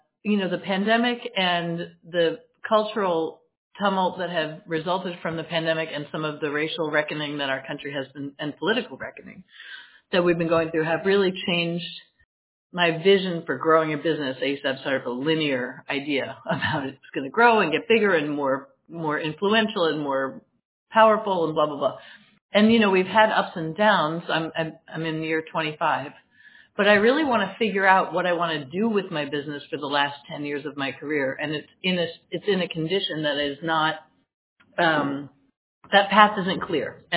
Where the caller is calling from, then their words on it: Boston, Massachusetts, United States; Boston. I'm at work in my office in Boston, Mass.